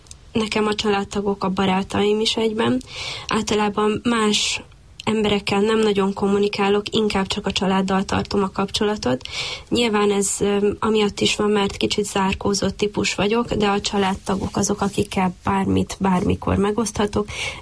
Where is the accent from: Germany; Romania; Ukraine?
Ukraine; Zakarpattia Oblast; now in Hungary; Mivel Kárpátaljáról származom, ezért elmondhatom azt is magamról, hogy nagy távok is voltak családtagok között